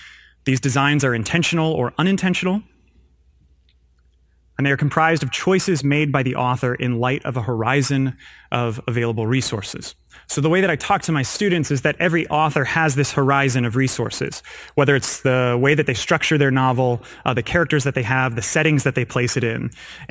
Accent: Midwest, United States; Not in California, of course. I'm from the Midwest, so I know what Christmas looks like.

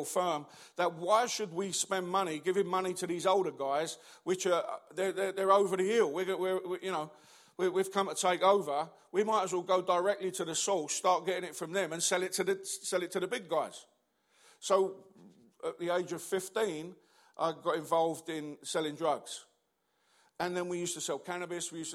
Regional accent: London, United Kingdom; I come from the East End.

